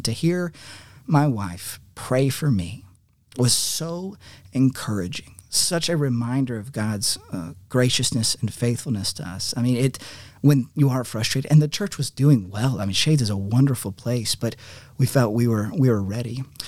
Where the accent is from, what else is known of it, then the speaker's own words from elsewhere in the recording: Hendersonville, Tennessee, United States; From there, I was going to go to my hometown of Hendersonville, Tennessee.